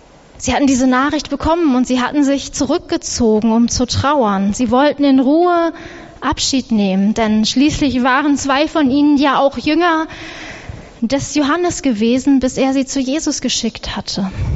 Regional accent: Lower Saxony, Germany; Und ich bin ja Ostfriesin, ich finde das, was wir hier oft im Westerwald an Wind haben, gar nicht so schlimm

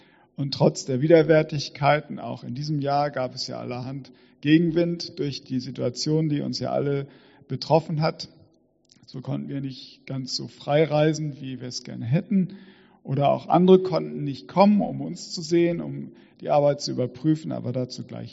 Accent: Göttingen, Lower Saxony, Germany; in der Nähe von Göttingen. Das ist ja meine Heimat.

